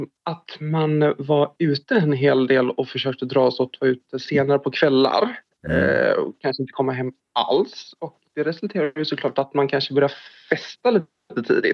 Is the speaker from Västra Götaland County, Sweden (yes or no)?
yes; Mölndal, Västra Götaland County, Sweden; Jag är nu i sittande stund 32 år och jag är född och uppvuxen i Mundal som ligger, ja, det delar liksom gräns med Göteborg, söder om Göteborg.